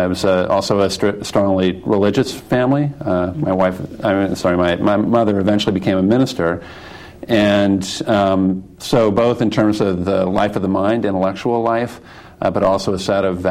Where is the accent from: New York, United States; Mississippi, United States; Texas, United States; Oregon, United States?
Oregon, United States; Eugene; I was raised in Eugene, Oregon, so just up the coast a little bit.